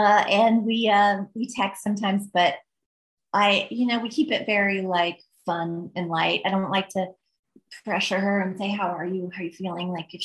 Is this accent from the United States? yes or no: yes; Midwest, United States; I'm from the Midwest. I go out, I don't wear hair and makeup and look fancy.